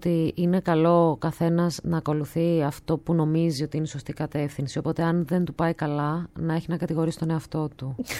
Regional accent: Corfu, Ionian Islands, Greece; Από τη Γαρίτσα, αν μας ακούνε στην Κέρκυρα.

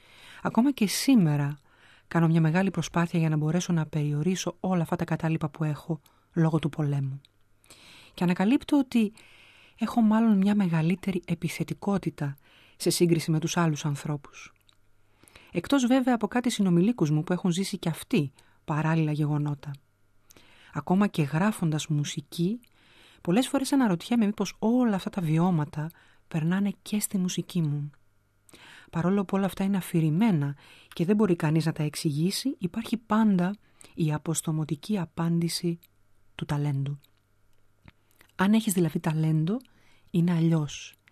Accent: Rethymno, Crete, Greece; moved away; also born or lived in Athens / Munich; Πήγα ένα χωριατάκι που έφυγα από το Ρέθυμνο, ζώντας για λίγο στην Αθήνα, αλλά τόσο μίζερα και οδυνηρά.

